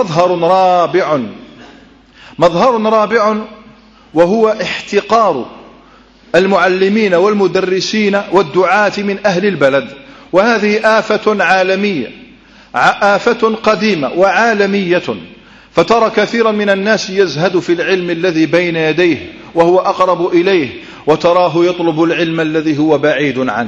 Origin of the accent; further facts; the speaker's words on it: Morocco; في بلادنا المغرب كله، المغاربة معروفون